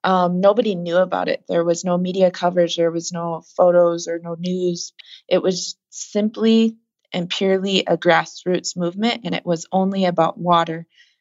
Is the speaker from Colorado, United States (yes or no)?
no; Pine Ridge Indian Reservation, South Dakota, United States; because I come from Pine Ridge Indian Reservation